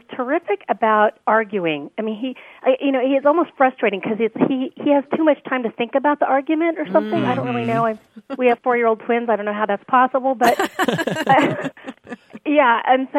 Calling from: Temecula, California, United States; Hi, this is … I'm calling from Temecula, California.

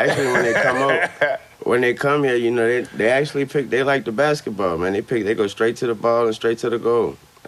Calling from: Miami, Florida, United States; I'm broadcasting live from Miami, man.

